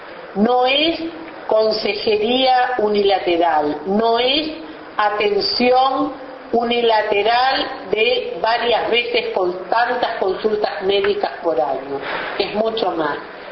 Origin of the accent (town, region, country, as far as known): Uruguay